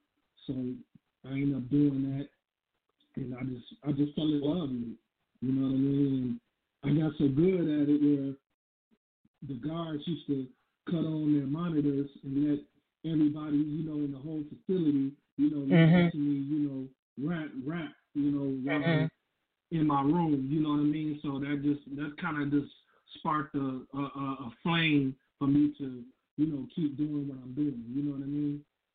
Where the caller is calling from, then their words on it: Grand Rapids, Michigan, United States; I'm calling from Michigan, Grand Rapids, Michigan.